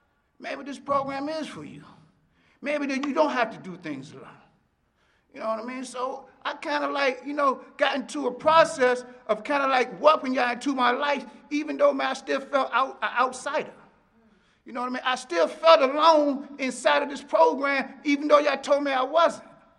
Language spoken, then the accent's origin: English; Washington, District of Columbia, United States; also born or lived in Maryland; now in Delaware, United States; But actually, I'm from the Potomac area of Maryland. I was raised in Washington, D.C.